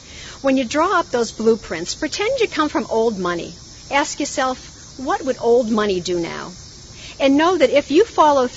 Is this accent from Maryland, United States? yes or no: no; Massachusetts, United States; also born or lived in Vermont; I'm from New England. This is not supposed to happen to me. I was born in Vermont and raised in Massachusetts.